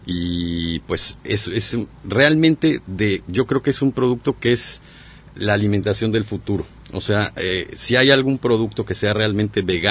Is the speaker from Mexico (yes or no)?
yes; Mexico City, Mexico; moved away; Yo soy del Distrito Federal.